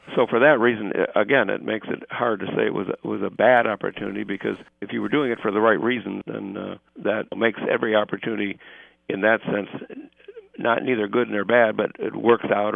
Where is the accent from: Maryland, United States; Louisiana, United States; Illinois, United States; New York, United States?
Illinois, United States; Chicago; I was originally from Chicago, and I think it's quite a bit different in a big city than it is where I am now